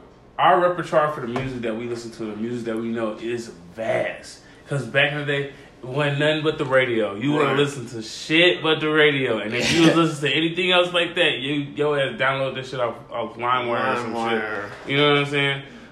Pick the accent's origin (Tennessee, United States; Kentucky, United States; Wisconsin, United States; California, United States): Kentucky, United States; Okay, see, I grew up in Kentucky, so there was a whole nother.